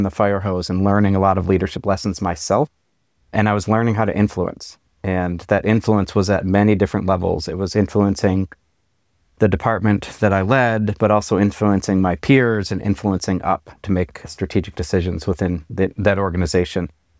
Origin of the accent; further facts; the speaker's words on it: East Coast, United States; I'm from the East Coast, fast-paced, always looking to drive change externally